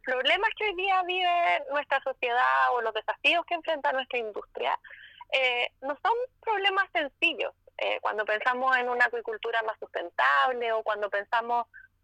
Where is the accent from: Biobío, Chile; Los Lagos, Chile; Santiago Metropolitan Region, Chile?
Santiago Metropolitan Region, Chile; Santiago; disfrutar un poquitito la lluvia, que quienes venimos de Santiago siempre es bienvenida.